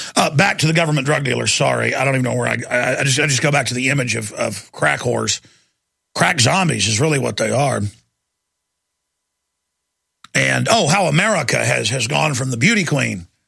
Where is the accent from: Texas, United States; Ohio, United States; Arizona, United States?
Texas, United States; Dallas; They're literal zombies where I grew up in Dallas, literal zombie creatures.